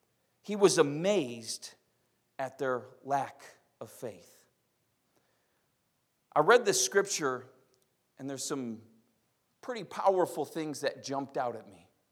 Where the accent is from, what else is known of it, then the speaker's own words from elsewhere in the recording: Warren, United States; also born or lived in Pennsylvania; I was born in Pennsylvania, but we moved here when I was a year old, and so Warren's my, like, hometown, you know?